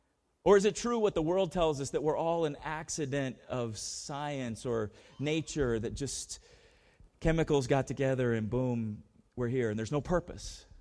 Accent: San Diego, California, United States; I grew up in San Diego, Charger fan from the beginning.

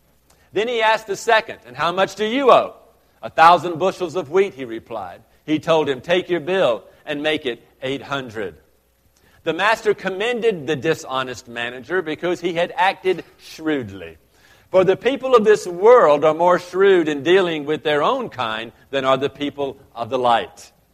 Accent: the South, United States; I'm from the South. People can't say that real well.

